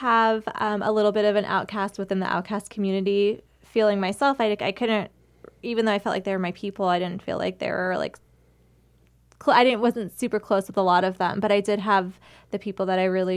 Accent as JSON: {"language": "English", "town": "Phoenix", "region": "Arizona", "country": "United States", "tie": "born or raised there", "said": "I grew up in North Phoenix on the border of Glendale, and it's very conservative, very religious."}